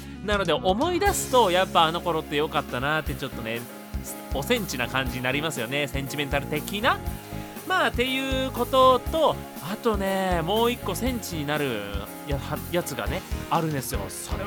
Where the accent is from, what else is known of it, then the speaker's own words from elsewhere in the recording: Kentucky, United States; moved away; 僕の地元ケンタッキー